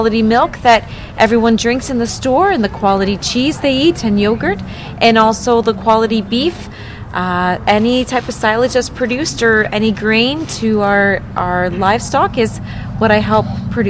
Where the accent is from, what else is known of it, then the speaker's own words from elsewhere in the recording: Mitchell, Ontario, Canada; and I am from Mitchell, Ontario.